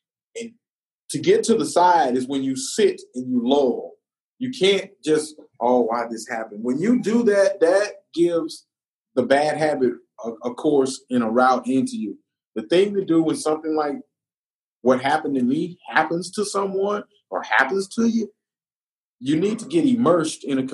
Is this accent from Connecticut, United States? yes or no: no; Texas, United States; Like me, I'm a guy, I'm from Texas, native. I'm from here. We don't have mountains. We don't have snow.